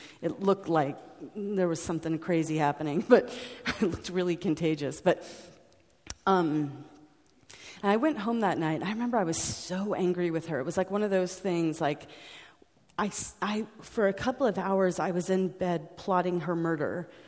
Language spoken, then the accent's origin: English; United States; and I grew up in the States, and you used language that's the exact same language that I use.